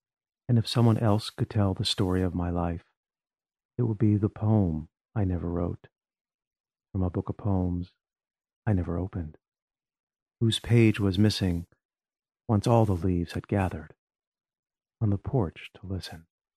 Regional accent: Montreal, Quebec, Canada; born there; Yes, and I was born in Montreal.

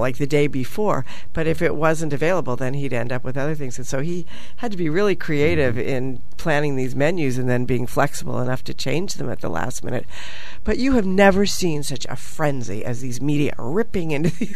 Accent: East Coast, United States; now in Sonoma County, United States; because I'm from the East Coast, so one of the reasons I moved to Sonoma County was because of the abundance of the food.

